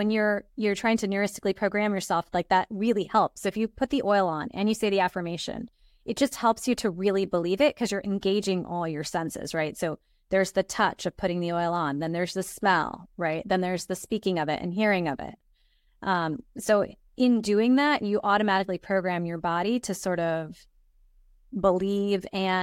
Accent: India; So for example, I'm from India.

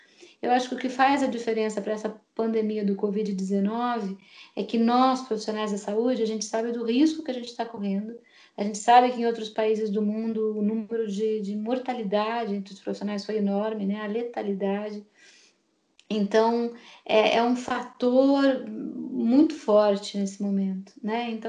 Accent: Itapetininga, São Paulo, Brazil; ele veio quando eu era adolescente, criança, lá em Itapetininga, no interior de São Paulo

